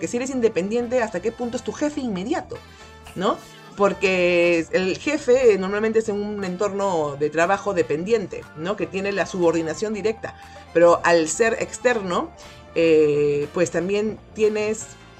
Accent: Peru; desde el punto de vista del Perú, que es donde yo soy peruana y estoy aquí

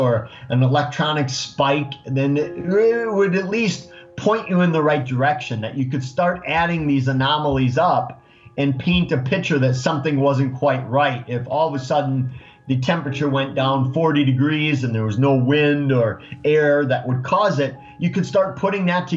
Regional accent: Eau Claire, Wisconsin, United States; It's not too far from my hometown of Eau Claire, Wisconsin.

